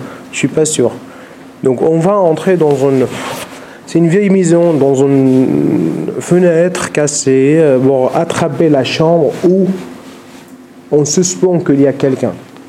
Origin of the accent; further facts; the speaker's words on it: Eastern Ghouta, Rif Dimashq, Syria; French is a second language; je viens d'un banlieue de Damas qui s'appelle la Ghouta orientale, qui est une région qui était assiégée